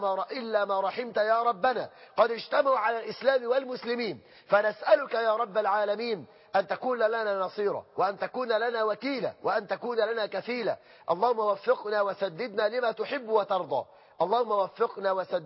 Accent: Egypt; بلدنا مصر

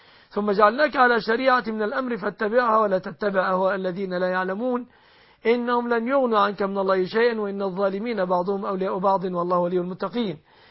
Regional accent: Egypt

